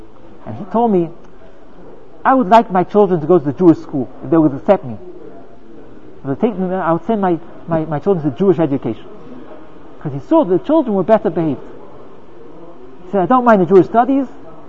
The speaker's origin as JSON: {"language": "English", "region": "London", "country": "United Kingdom", "tie": "born or raised there", "said": "When I grew up in London"}